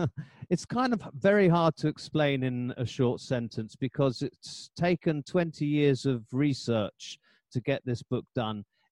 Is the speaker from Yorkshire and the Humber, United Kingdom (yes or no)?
no; London, United Kingdom; now in South Africa; I'm actually from London, and I've been there recently.